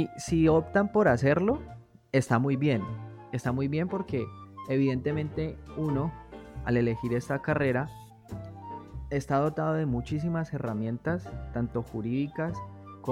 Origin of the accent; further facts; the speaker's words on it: Colombia; quienes tenemos ciudadanía colombiana o somos colombianos